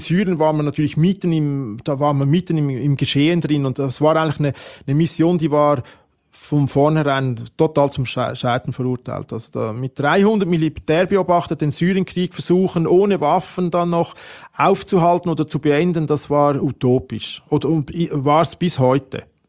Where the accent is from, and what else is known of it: Switzerland